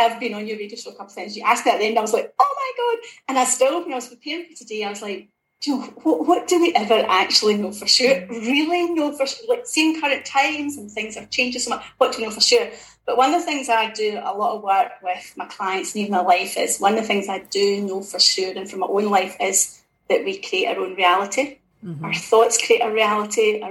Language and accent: English; Scotland, United Kingdom; also born or lived in South Africa; My background, I grew up in Ayrshire in Scotland.